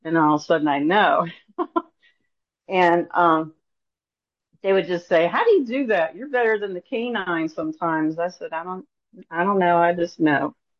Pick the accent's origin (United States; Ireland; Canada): Ireland; And being Irish, I was always told we had 72 hours.